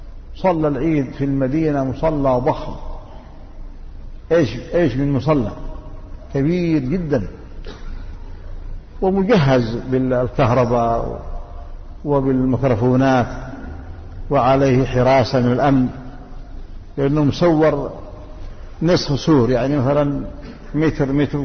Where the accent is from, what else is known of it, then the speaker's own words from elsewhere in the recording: Yemen; جاءت فتن عندنا في اليمن كثيرة